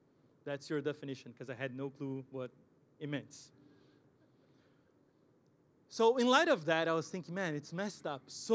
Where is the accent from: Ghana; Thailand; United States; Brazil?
Brazil; first language Brazilian Portuguese; English is a second language; I like reading my Bible in Portuguese too. As most of you know, Brazilian Portuguese is my first language, so it helps my understanding and just to go deeper.